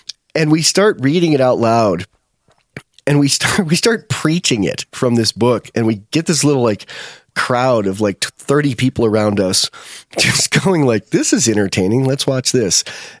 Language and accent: English; Westfield, New York, United States; I grew up in Westfield, New York, and one town over, Sherman, New York.